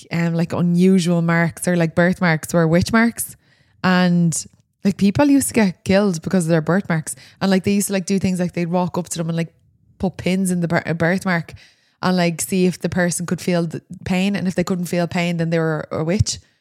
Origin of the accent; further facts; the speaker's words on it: Ireland; Like, I feel like as Irish people, we all have like funny stories about mass.